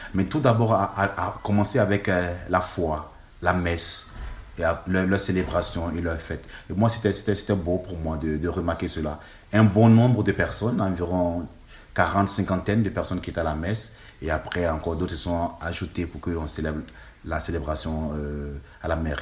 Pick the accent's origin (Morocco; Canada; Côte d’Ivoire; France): Côte d’Ivoire; now in Rome, Italy; Je viens de la Côte d'Ivoire.